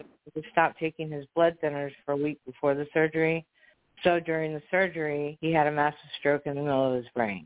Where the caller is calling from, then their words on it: Fort Walton Beach, Florida, United States; Fort Walton Beach, Florida.